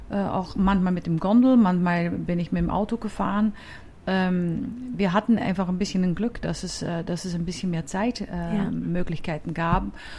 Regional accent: Netherlands; German is a second language; now in Vienna, Austria; Aber ich habe als Holländerin es eigentlich immer sehr einfach gehabt.

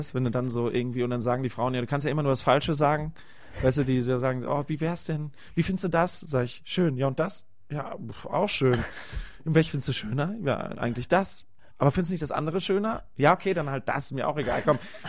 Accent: North Rhine-Westphalia, Germany; ich bin halt im Sauerland groß geworden auf dem Hof.

